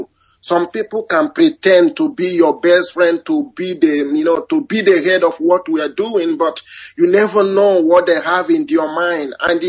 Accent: Ebonyi, Nigeria; now in Germany; I'm calling from Halizala, German. I'm from Ebonyi State, Biafra land.

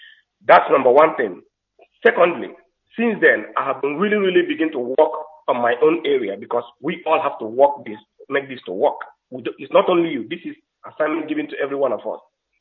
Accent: Idaton North, Imo, Nigeria; now in Amsterdam, Netherlands; from Idaton North, Imo State, from the Biafran Republic.

